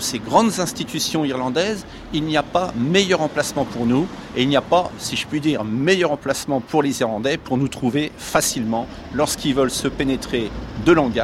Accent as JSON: {"language": "French", "country": "France", "moved": "yes", "lives_now": "Ireland", "said": "Moi, je sais que dès que je dis que je suis français, eh bien, les yeux pétillent."}